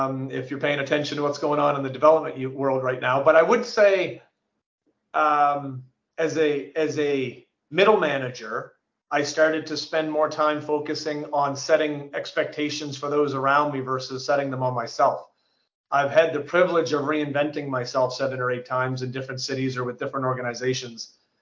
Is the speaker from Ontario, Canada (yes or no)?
no; Sambro, Nova Scotia, Canada; I grew up in Sambro, which is a fishing community.